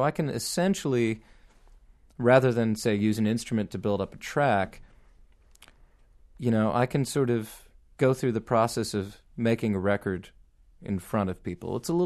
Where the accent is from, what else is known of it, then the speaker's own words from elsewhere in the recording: East Coast, United States; I grew up on the East Coast